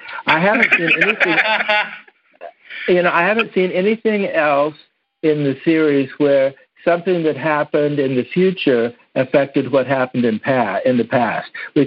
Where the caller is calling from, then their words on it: Scottsdale, Arizona, United States; I'm calling from Scottsdale.